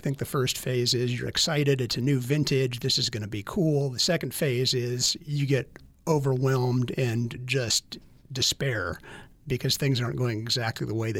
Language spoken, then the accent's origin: English; Bakersfield, California, United States; Yeah, well, I grew up in Bakersfield, and my wife and I just came down here, and we loved it and decided to move and figure the rest out later.